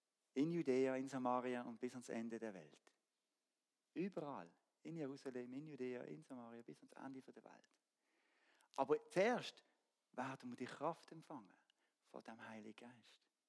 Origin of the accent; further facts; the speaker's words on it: Switzerland; Wir sind Schweizer, wir packen an.